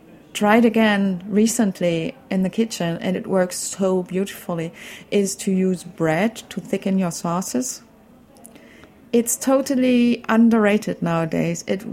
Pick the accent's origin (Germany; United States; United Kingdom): Germany; Berlin; English is a second language; My mother, I grew up in Berlin. My mother would never, ever cook sauerbraten.